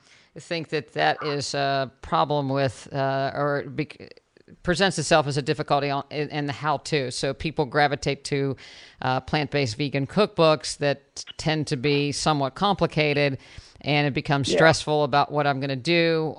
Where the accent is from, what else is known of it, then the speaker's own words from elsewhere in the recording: West Virginia, United States; I mean, I'm from West Virginia originally, and you know, my grandmother had a thing of lard on top of the stove